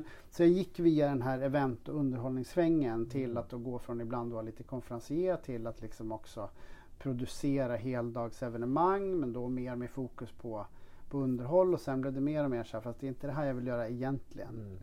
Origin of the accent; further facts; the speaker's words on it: Uppsala, Uppsala County, Sweden; moved away as an adult; Hade inte tänkt att stanna i Örebro, för det var ju ingen, jag är från Uppsala.